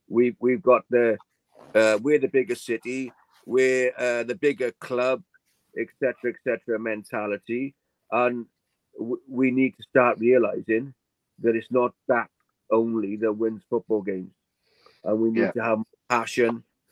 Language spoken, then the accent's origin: English; Cowbridge, Wales, United Kingdom; I mean, I'm from Cowbridge, and it's even more reason to be harassed.